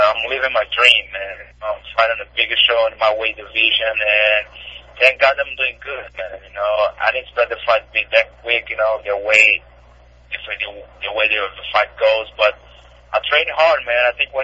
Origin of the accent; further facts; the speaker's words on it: Brazil; moved away as an adult; You know, I came away from Brazil, man, to be here. You know, I came here 19 years old, and I'm here 4 years now.